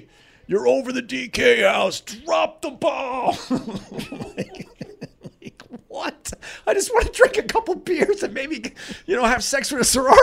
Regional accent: Huntington, United States; now in New York City, United States; I'm from the Huntington area.

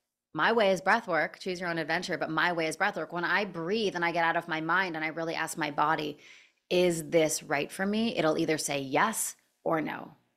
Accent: Canada; I'm from Canada

